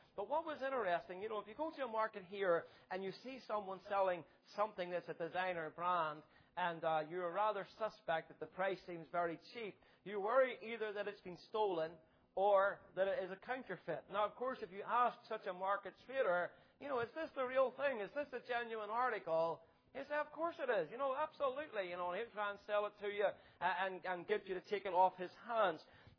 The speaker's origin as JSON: {"language": "English", "country": "United Kingdom", "said": "We're so British whenever we go away, aren't we?"}